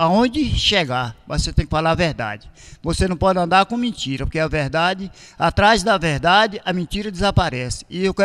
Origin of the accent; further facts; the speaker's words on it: Parateca, Bahia, Brazil; born there; Sempre morei. Nasci em Parateca. Eu nasci em Parateca, foi... Às vezes varia os dias, né? Mas segundo no meu registro, foi um dia de terça-feira, de 1955, Nasci residente de Parateca